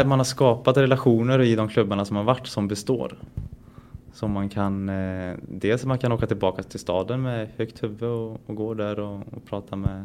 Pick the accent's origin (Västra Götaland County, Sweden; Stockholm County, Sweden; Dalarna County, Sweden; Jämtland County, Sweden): Västra Götaland County, Sweden; Lidköping; jag växte upp i Lidköping.